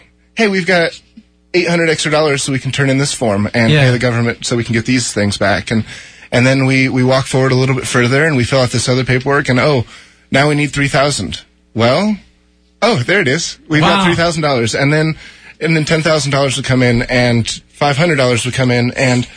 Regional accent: Los Angeles, California, United States; now in Texas, United States; We're from Los Angeles.

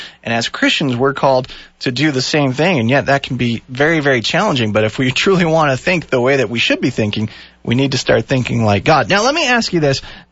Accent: Canada; born there; A, I was born in Canada, and B, my

